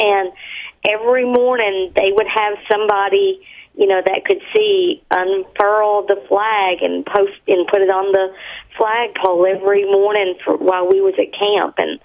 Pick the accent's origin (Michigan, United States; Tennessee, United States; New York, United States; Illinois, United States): Tennessee, United States; Lebanon; I went to the Lebanon High School, because I'm from Tennessee, Lebanon, Tennessee.